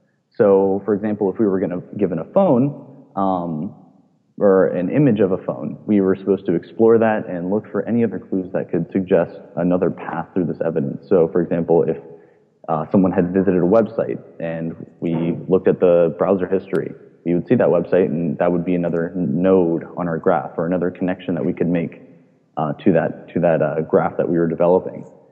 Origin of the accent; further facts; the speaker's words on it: Poolesville, Maryland, United States; I grew up in Poolesville, Maryland, and that is a rural farm town in the middle of nowhere where we had, like, limited to no internet connection